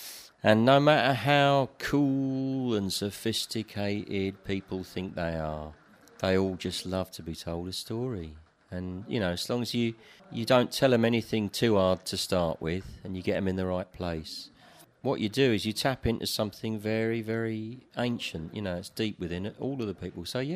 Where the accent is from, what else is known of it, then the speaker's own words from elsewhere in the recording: South East England, United Kingdom; from Kent.